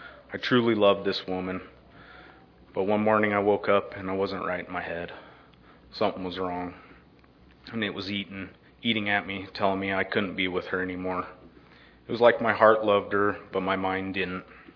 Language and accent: English; Rock Springs, Wyoming, United States; I was born and raised in Rock Springs, Wyoming.